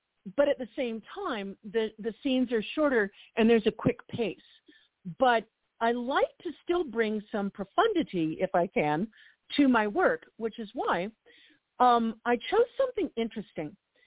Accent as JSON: {"language": "English", "region": "Wales", "country": "United Kingdom", "said": "I'm Welsh too, so forgive me on that one."}